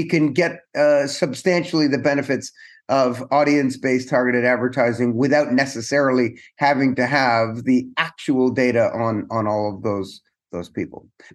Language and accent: English; Canada; I'm Canadian. I grew up in Canada, which is kind of like halfway between the UK and the US.